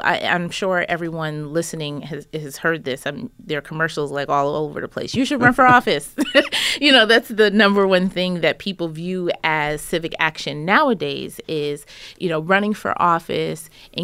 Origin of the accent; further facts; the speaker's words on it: New York City, New York, United States; I grew up in Rosedale, Queens, and taught that in school through after-school programs, but also in church.